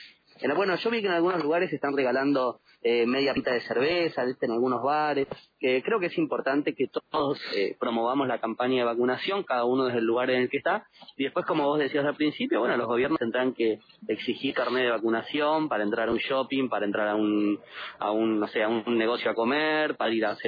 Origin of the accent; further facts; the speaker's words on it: Avellaneda, Buenos Aires Province, Argentina; Yo soy de Avellaneda, me vacuné a 5 cuadras de mi casa